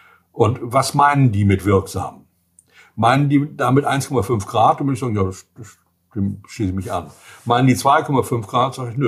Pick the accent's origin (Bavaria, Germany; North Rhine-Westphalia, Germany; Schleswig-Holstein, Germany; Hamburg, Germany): Schleswig-Holstein, Germany; Erstens bin ich Schleswig-Holsteiner